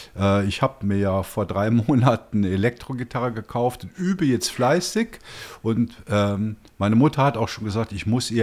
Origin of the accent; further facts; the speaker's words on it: Sankt Augustin, North Rhine-Westphalia, Germany; da komme ich ja her, ja. Da bin ich ja aufgewachsen. Also ich bin ja eine echte Kölsche Jung, also eigentlich aus Bonn oder St. Augustin.